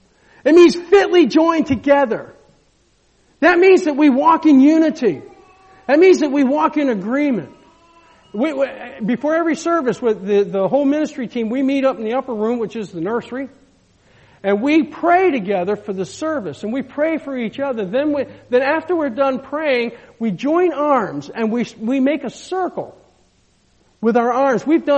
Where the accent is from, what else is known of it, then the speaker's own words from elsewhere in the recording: Maine, United States; It's kind of neat because we grew up in Maine, and John and I used to spend a lot of time together out in the woods.